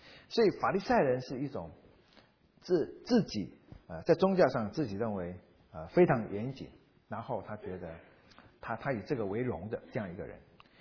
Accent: China

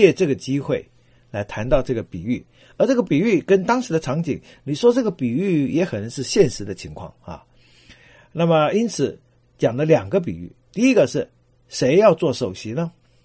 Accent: China

